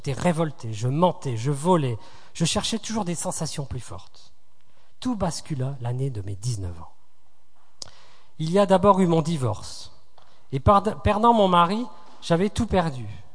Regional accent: Fès, Fès-Meknès, Morocco; j'ai 37 ans, je suis marocaine, je viens d'une grande famille de Fès, Sherfa, qui veut dire descendante du prophète Mahomet. Provenant d'une famille nombreuse, nous étions très riches et je vivais dans le luxe.

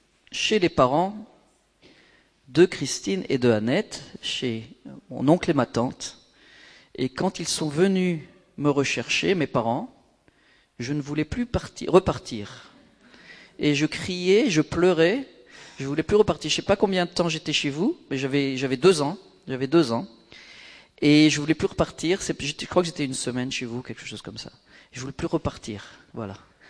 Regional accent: Hauts-de-France, France; now in Israel; moi, je suis un ch'ti naturalisé israélien, j'ai la double nationalité, hein, bien sûr, ça fait 30 ans qu'on habite en Israël

